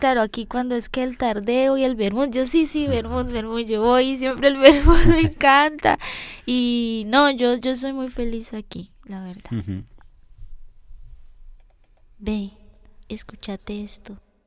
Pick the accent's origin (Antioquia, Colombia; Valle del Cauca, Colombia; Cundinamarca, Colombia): Valle del Cauca, Colombia; Ginebra; moved away; en Colombia, como venía diciendo, yo vivía en un pueblito y yo amo mi pueblo, Ginebra, o sea, es una cosa, es muy bonito